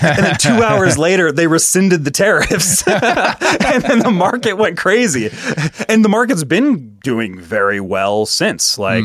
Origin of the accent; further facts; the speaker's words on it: Canada; it's like, as a Canadian, I'm not sure I even know what that relationship is